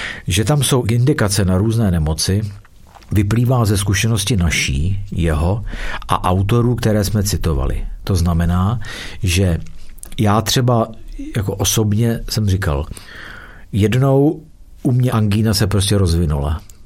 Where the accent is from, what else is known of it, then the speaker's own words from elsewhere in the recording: Vlašim, Central Bohemian Region, Czechia; protože jsem původně z Vlašimi